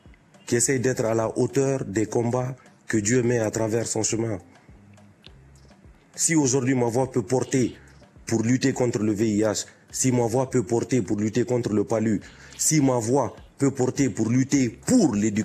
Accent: Guinea; Je viens de Guinée, pays de Sékou Touré.

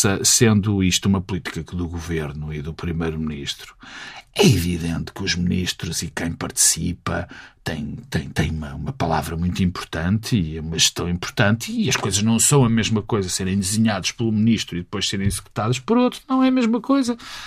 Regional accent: Portugal; eu agradeço como português

